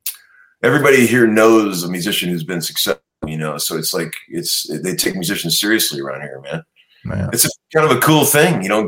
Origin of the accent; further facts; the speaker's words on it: Cleveland, Ohio, United States; when I grew up in Cleveland, right?